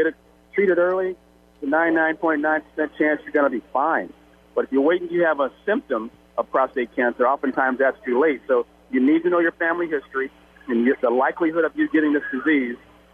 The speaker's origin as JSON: {"language": "English", "town": "Los Angeles", "region": "California", "country": "United States", "tie": "born or raised there", "said": "But I grew up in Los Angeles, and where the Lakers and the Dodgers and USC and UCLA"}